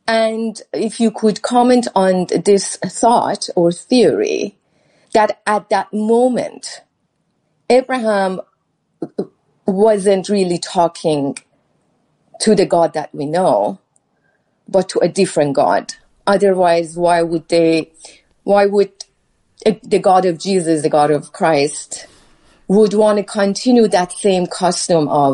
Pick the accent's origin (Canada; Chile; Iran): Iran; now in United States; I was born, well, just for context, was born into a Muslim family. I'm from Iran. I'm Persian, probably, but also an American.